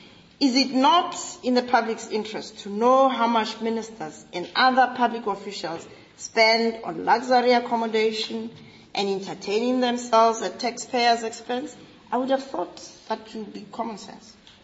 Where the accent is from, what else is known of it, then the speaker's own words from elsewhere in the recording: Polokwane, Limpopo, South Africa; Remember that beautiful suburb in my hometown, Polokwane